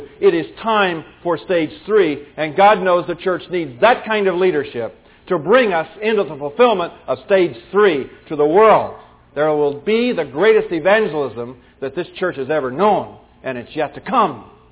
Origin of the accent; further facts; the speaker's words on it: China; now in United States; I remember city gates as a kid growing up in China